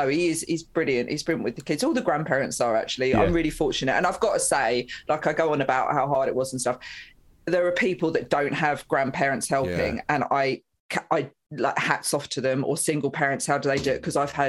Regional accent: East of England, United Kingdom; I was born in Essex.

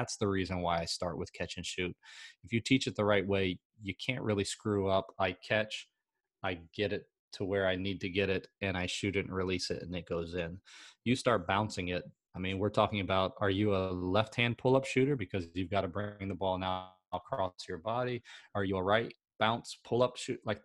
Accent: South Carolina, United States; I'm from South Carolina

